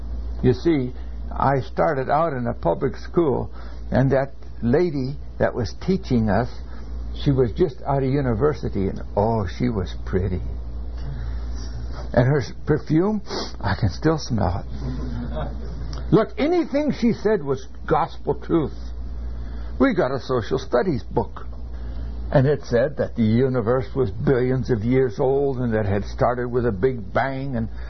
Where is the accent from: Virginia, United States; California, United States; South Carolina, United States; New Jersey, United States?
California, United States; also born or lived in Minnesota; Yes, my father was born in the Netherlands. I was born in Minnesota, but we grew up in California. And I was in California until I was well past middle 20